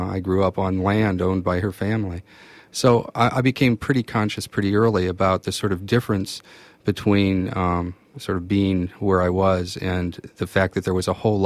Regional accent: Indiana, United States; when I would just tell the sort of stories about growing up in Indiana

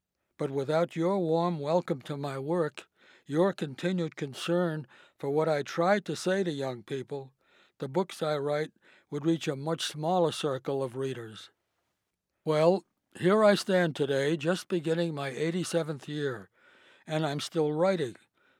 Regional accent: Worcester, Massachusetts, United States; I was raised in Worcester, Massachusetts, a town that had once been a station on the Underground Railroad.

